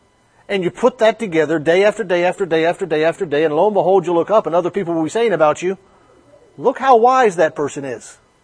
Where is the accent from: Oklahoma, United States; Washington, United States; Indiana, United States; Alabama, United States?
Alabama, United States; when I was growing up in Alabama, I used to hear stories all the time about older men and women